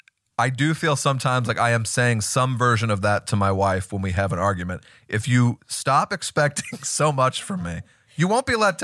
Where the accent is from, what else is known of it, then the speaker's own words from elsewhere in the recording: Missouri, United States; I'm from Missouri, but all of my friends are like this.